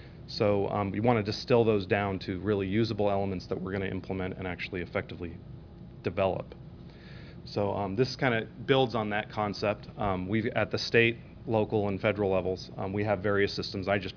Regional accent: California, United States; moved away as an adult; now in Colorado, United States; I came from San Mateo County, California, moved to Colorado, and the population size dropped dramatically

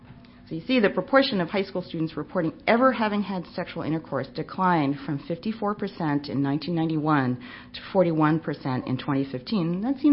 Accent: New York, United States; I grew up in New York, so I believe this.

